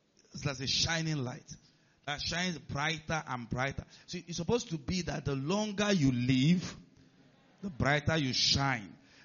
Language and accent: English; Nigeria; If you are not Nigerian, as a Nigerian, you know.